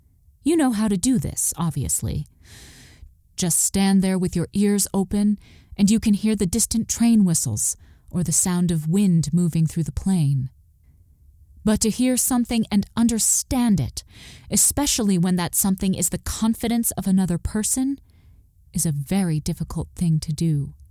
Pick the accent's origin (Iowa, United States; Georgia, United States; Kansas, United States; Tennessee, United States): Kansas, United States; Sawyer; Yes, I grew up in St. John's, but for my money, I'd say the majority of my childhood was spent in Sawyer, Kansas.